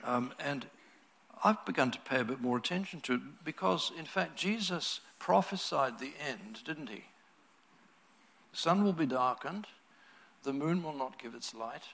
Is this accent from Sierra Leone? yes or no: no; New Zealand; knowing I'm a New Zealander